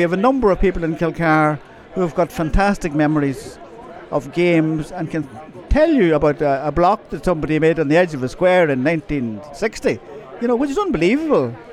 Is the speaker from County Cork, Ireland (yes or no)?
no; Ardara, County Donegal, Ireland; born there; I was born in Ardra, and I won my first championship medal with Ardra